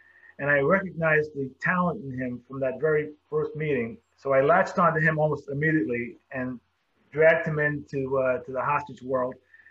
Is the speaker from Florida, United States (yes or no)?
no; Brooklyn, New York, United States; So I'm a Brooklyn guy. I'm broadcasting to you here from Brooklyn. Brooklyn. Yeah, born and raised.